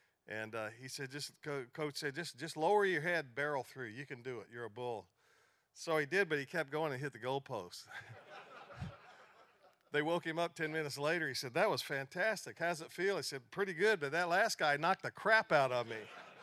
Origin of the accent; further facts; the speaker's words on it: Alabama, United States; I'm from Alabama, and I would have given that kid.